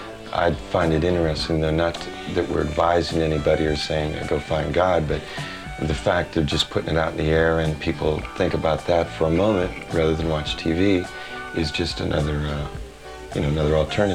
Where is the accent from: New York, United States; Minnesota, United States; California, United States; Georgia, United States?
California, United States; Well, I'm a native Californian.